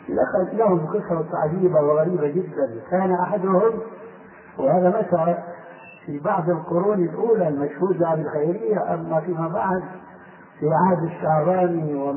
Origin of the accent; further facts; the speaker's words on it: Syria; تلقفها بعض العامة عندنا في سوريا